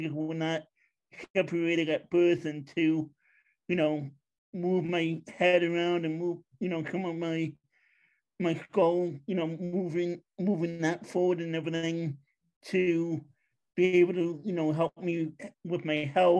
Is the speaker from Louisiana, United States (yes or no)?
no; New York, United States; now in Pennsylvania, United States; I'm originally from New York. I moved to Pennsylvania in November of 2020.